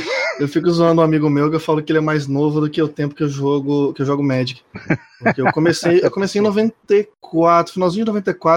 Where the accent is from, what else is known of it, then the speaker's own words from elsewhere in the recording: São Paulo, Brazil; now in Rio de Janeiro, Brazil; Eu sou de São Paulo, eu joguei em São Paulo